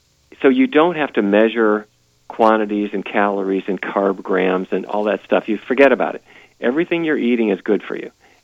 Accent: Fargo, North Dakota, United States; it was very clear that when people follow a diet that is very different from the way I grew up in Fargo, North Dakota

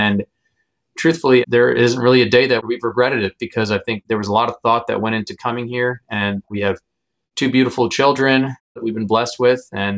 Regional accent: New York, United States; So I grew up in Long Island, New York. I was brought up and raised there, and my folks do still live out there

